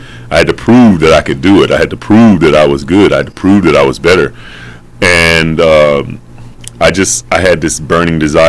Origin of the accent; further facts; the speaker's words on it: North Carolina, United States; I'm from North Carolina.